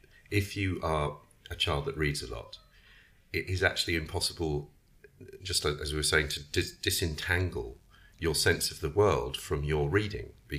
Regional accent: England, United Kingdom; I mean, I'm English, I reasonably well read anything.

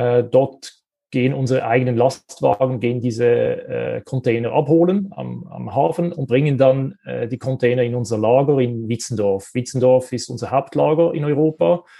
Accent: Switzerland; Wir kommen ja aus der Schweiz

